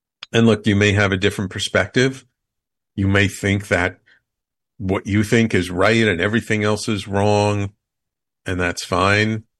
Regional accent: New York City, New York, United States; I mean, I'm native New York. I grew up in the Bronx. I've been living in Manhattan now for over 35 years. So I'm a real city boy at heart.

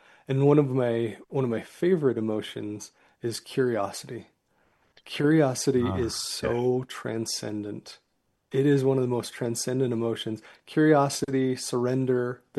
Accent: Utah, United States; because you grew up in New York City and I grew up in Utah, because we've had different life experiences.

